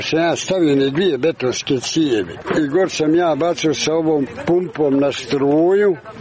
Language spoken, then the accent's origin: Serbian; Belgrade, Serbia; u Beogradu, tu sam imao svoje radnike